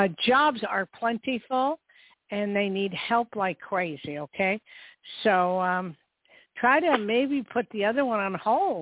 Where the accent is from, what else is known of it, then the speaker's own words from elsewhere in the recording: United States; I grew up in New Jersey, New York.